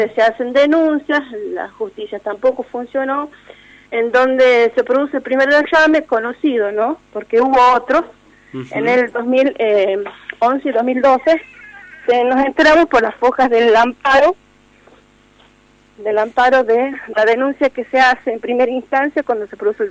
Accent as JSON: {"language": "Spanish", "region": "La Rioja", "country": "Argentina", "lives_now": "Jáchal, Argentina", "said": "yo no soy de Hacha, ¿sí? No soy sanjuanina, soy de la provincia de La Rioja, soy vecina, pero hace ya más de 10 años que vivo acá en Hacha"}